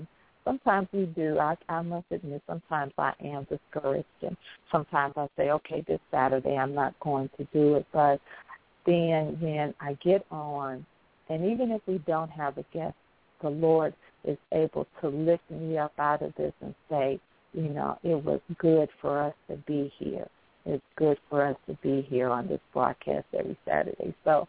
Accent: Chicago, Illinois, United States; I look at our hometown, or my hometown, Chicago, and all the killings

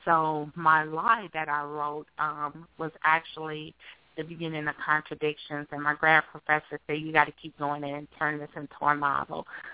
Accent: Gary, Indiana, United States; I am from Gary, Indiana, in the Midwest. I have a younger sister. She's an attorney in Orlando. And life in Gary was really fun growing up

